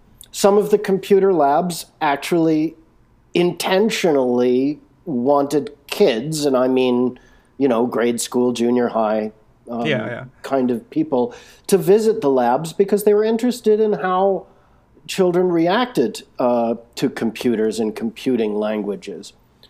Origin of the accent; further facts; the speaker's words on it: Boston, Massachusetts, United States; now in New York City, United States; Today I'm living here in New York City, but I grew up around the Boston area, going to junior high school and grade school and high school.